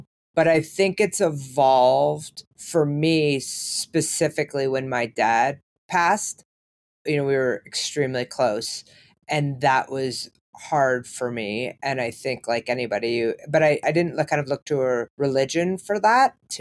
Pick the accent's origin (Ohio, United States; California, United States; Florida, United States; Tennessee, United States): Ohio, United States; Toledo; We grew up in Toledo, Ohio. So Holy Toledo is the name of it.